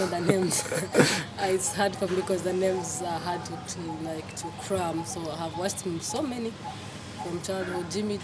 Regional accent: Rwanda; now in Auroville, India; I'm from Rwanda, East Africa.

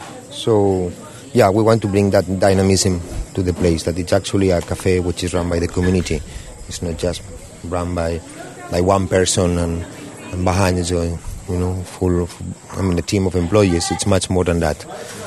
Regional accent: Spain; now in Auroville, India; I'm from Spain, and I came to Oroville in 1997.

